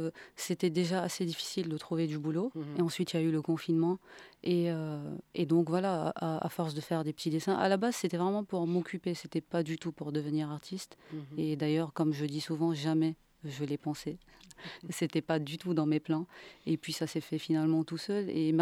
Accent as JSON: {"language": "French", "country": "Guinea", "tie": "born or raised there", "lives_now": "France", "said": "Je suis née, j'ai grandi en Guinée."}